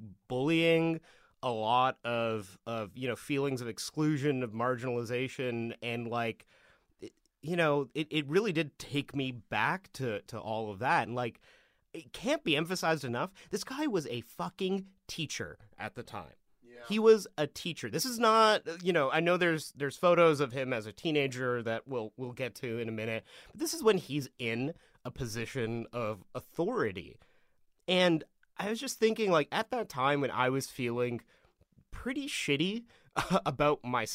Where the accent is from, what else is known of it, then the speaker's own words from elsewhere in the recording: Vancouver, British Columbia, Canada; I grew up around Vancouver, as I'm apt to mention in many a podcast.